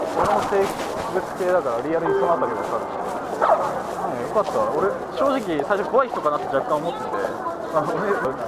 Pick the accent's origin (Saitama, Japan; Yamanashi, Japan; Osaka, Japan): Yamanashi, Japan; now in Shibuya, Japan; 僕もあの山梨から来た大学生。渋谷に今休学で住んでるって。